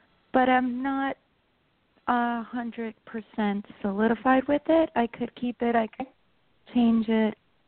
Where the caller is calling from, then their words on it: New York, United States; I'm in New York.